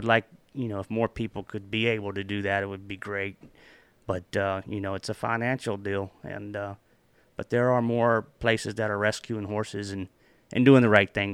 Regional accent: Lebanon, Kentucky, United States; also born or lived in Springfield, Kentucky / Lexington, Kentucky; spent most of my younger years in Springfield, Kentucky, Lebanon, Kentucky. I was born in Lebanon, Kentucky, very small towns, kind of a farm boy type. But me and my mother moved to the city when I was about 12 and to Lexington

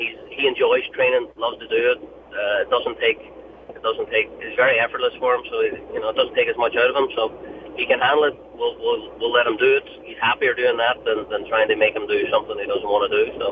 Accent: Northern Ireland, United Kingdom; Yeah, obviously the Epsom Derby in England would have been the big race for us over there growing up, but we would always watch the Kentucky Derby for sure.

